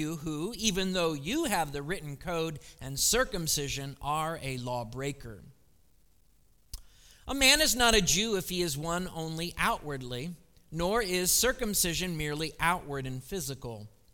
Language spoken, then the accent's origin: English; Ohio, United States; Well, some of you know this, not all of you do, but I grew up near Cleveland, Ohio. There, I admit it. We got it out. Cleveland.